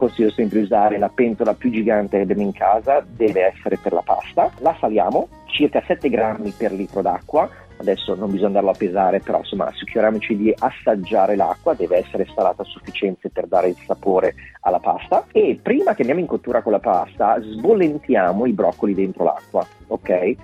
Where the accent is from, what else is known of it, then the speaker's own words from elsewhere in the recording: Milan, Lombardy, Italy; perché essendo milanese l'autunno, le foglie che cadono, si va a castagne, funghi